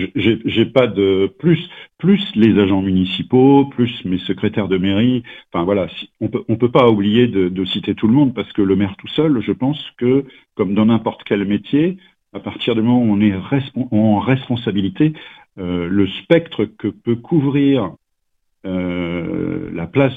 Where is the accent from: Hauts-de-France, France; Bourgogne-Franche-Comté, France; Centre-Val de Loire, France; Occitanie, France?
Centre-Val de Loire, France; Le Blanc; born there; Donc, je suis né au Blanc en 1961, en tout début janvier.